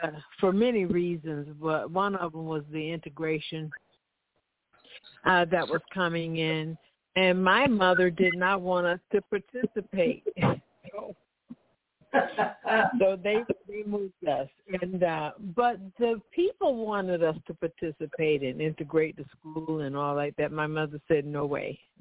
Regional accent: Americus, Georgia, United States; I'm originally from Americus, Georgia. And yes, that's a little town about 37 miles from Albany, Georgia, north of Albany.

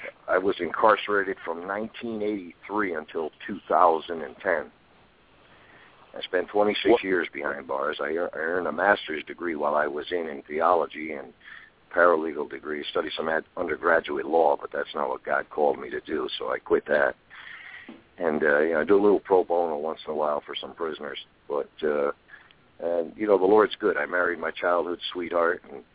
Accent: Connecticut, United States; You know, I'm from originally from Connecticut.

